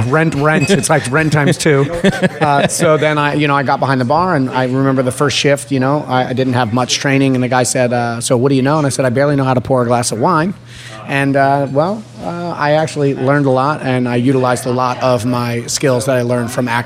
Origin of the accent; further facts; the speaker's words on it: New Jersey, United States; Yeah, I'm originally from Jersey.